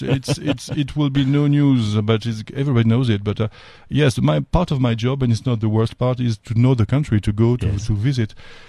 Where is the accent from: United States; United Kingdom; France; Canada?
France; Castres, Occitania; English is a second language; now in South Africa; I'm from a small city between Toulouse and the Mediterranean.